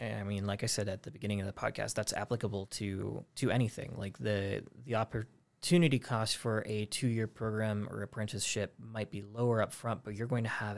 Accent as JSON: {"language": "English", "town": "Spokane", "region": "Washington", "country": "United States", "tie": "born or raised there", "also_born_or_lived": "San Jose, United States", "said": "So I grew up in Spokane for the most part, aside from living overseas for a little bit, but always back here."}